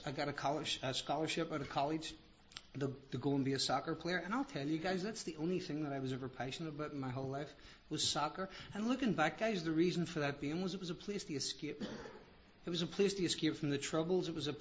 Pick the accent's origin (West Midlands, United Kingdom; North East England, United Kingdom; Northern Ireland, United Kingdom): Northern Ireland, United Kingdom; Belfast; I'm Irish. I like to fight.